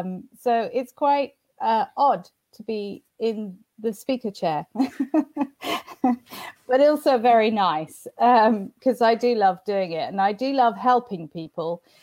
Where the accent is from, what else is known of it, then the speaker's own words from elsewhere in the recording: Hong Kong; also born or lived in Singapore / Israel; So I'm a Brit by birth, but by the time I was 18, I'd lived on three continents. I was brought up in Hong Kong, Singapore, and Israel, oddly.